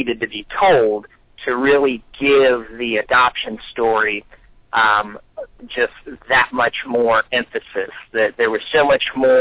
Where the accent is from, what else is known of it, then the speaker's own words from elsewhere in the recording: Cincinnati, Ohio, United States; Well, like you said, I'm from Cincinnati, Ohio. Pretty much born and raised here, and have a passion for filmmaking.